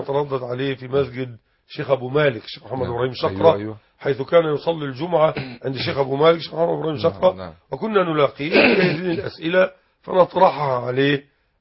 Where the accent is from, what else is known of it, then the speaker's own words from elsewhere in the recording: Mit Hadid, Dakahlia, Egypt; كنت أعيش في قريتي ميت حديد، مركز بنية نصر، قهلية بمصر